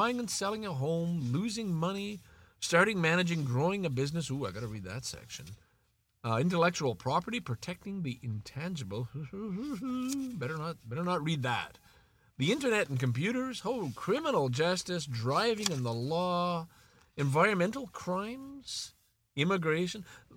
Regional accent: Canada; Holy moly, I'm Canadian, and if you got those wrong, you're not.

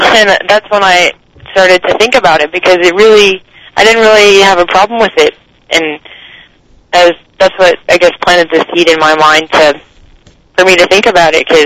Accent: Roanoke, Virginia, United States; I was born and raised in Virginia. Roanoke, Virginia is kind of in the southwest part in the mountains.

